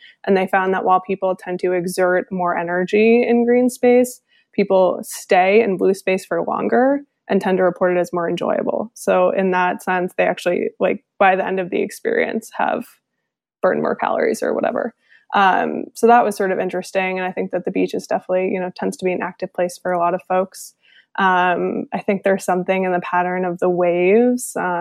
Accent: Connecticut, United States; it might resonate with me the same way that the waves growing up in Connecticut did

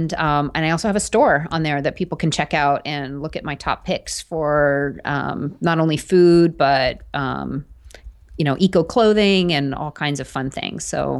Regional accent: New York, United States; So I actually grew up in the Hamptons in outside of New York City on Long Island.

